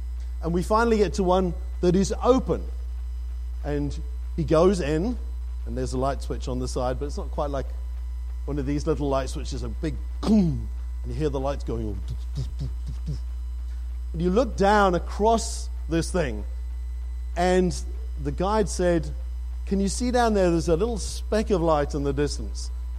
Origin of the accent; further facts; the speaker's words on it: United Kingdom; My accent comes from the fact that I was born in the UK. I basically finished my schooling there before I had the opportunity of following my parents to Johannesburg.